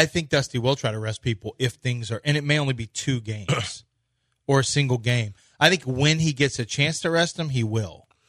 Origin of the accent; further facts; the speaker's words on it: Houston, Texas, United States; I grew up here in Houston.